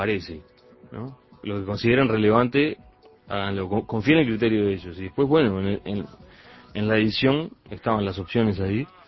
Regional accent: Uruguay

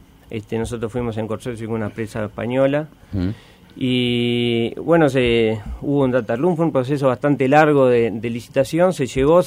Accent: Uruguay; Soy uruguayo.

